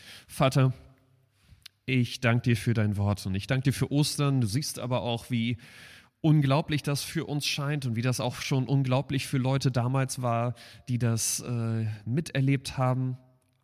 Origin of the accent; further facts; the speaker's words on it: Germany; obwohl ich als Deutscher geboren bin, irgendwie hat die Viertelseite Holländisch in mir mein Fußballherz erobert.